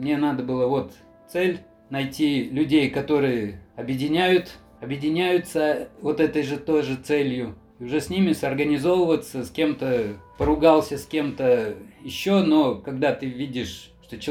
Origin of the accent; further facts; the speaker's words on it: Belarus; moved away; Принцип, кстати, этот я вынес из Беларуси, когда там вырос.